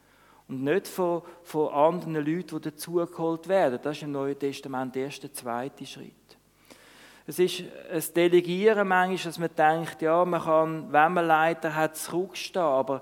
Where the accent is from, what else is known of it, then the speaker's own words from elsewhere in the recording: Switzerland; Und auf der anderen Seite sind wir Schweizer